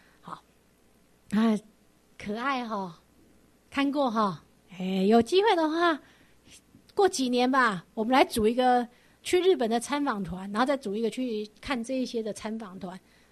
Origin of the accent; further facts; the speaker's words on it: Sichuan, China; 尤其像成都靠近我们四川那边的嘛，它跟西藏很接近